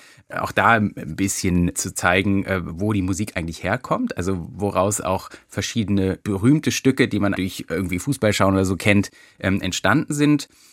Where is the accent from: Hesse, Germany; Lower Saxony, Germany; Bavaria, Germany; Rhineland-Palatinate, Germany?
Lower Saxony, Germany; Hanover; weil ich bin in Hannover groß geworden und habe da auch immer wieder dieses Orchester gehört.